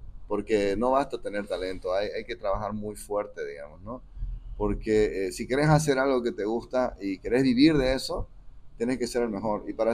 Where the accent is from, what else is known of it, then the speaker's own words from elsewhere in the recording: Santa Cruz de la Sierra, Santa Cruz, Bolivia; born there; quiere decir que soy nacido en Santa Cruz de la Sierra, boliviano, papá coreano, mamá japonesa. Hubo una mezcla con holandeses por ahí en la familia de mi madre